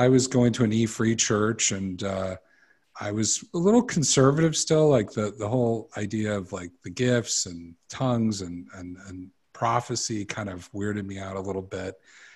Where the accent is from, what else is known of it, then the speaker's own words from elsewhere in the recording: Tennessee, United States; born there; So I was born in the South. I was actually born in Tennessee. And my parents are from the North, though.